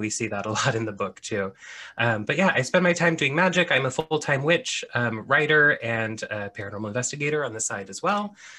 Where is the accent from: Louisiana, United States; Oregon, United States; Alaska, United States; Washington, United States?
Oregon, United States; So I am a practicing witch living in my home state of Oregon, which I love dearly.